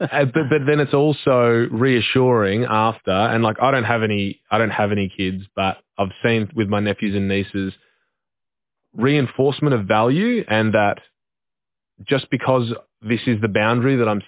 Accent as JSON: {"language": "English", "region": "Western Australia", "country": "Australia", "said": "because I'm from Western Australia."}